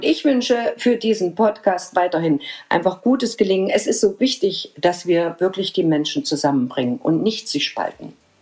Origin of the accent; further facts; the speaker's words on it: East Germany, Germany; weil es für mich zum Beispiel als Ostdeutsche